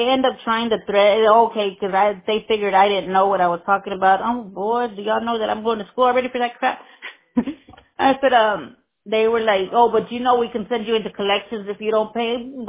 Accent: Houston, Texas, United States; I always, because I'm from Houston. I'm from Houston. I'm Houston.

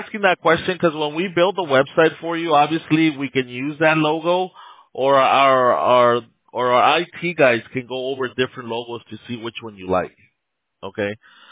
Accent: Downey, California, United States; I was born and raised in Downey. Not sure if you're familiar with Downey.

